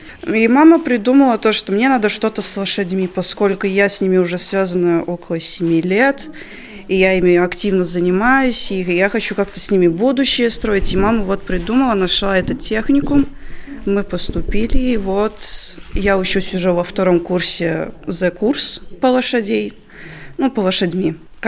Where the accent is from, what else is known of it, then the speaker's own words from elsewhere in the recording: Riga, Latvia; Я из Риги.